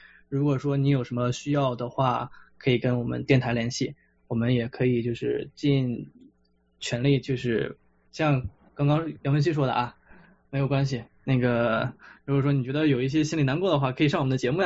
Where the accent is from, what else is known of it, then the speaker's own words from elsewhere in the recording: China; 毕竟咱们作为中国人还是讲究一个思乡的一个心情吧。